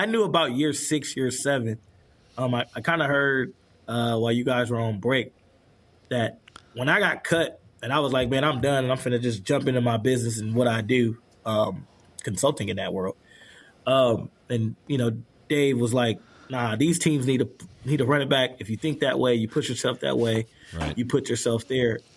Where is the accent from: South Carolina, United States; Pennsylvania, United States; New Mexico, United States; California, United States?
California, United States; Vallejo; now in Benicia, United States; I'm back in my own community now, literally 10 minutes away from my hometown in Vallejo out here in Benicia